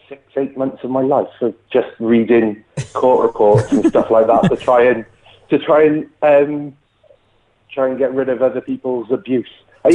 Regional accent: Cardiff, Wales, United Kingdom; I'm from Wales and Cardiff. Well, in Cardiff and Wales, even.

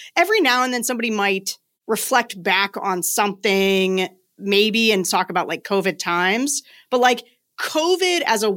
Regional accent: Pennsylvania, United States; I don't know if you're a 90s country fan, as I am, being from central Pennsylvania.

